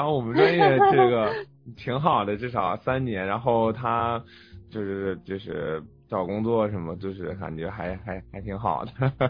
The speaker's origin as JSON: {"language": "Chinese", "region": "Henan", "country": "China", "lives_now": "United States", "said": "因为我是河南人，然后我在那第一次见到河南菜"}